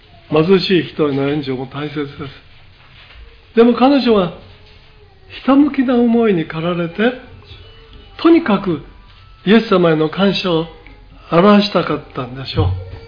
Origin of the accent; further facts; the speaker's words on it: Tokyo, Japan; born there; 私は1932年5月4日3人男兄弟の次男として東京で生まれました。